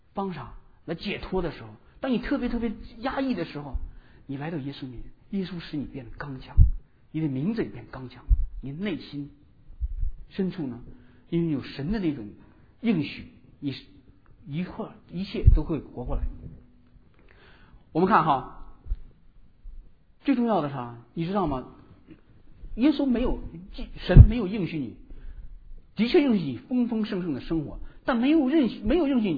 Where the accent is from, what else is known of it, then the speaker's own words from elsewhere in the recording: Shandong, China; 我在老家，我老家山东的